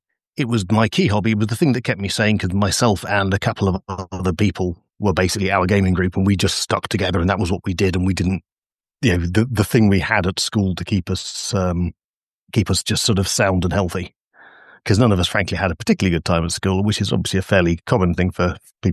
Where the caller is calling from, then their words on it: Leeds, Yorkshire and the Humber, United Kingdom; Probably not that far away. So I'm just outside Leeds.